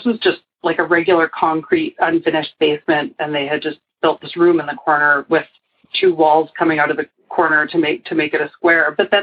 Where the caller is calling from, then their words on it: Calgary, Alberta, Canada; I'm calling from Calgary, Alberta. That's in Canada.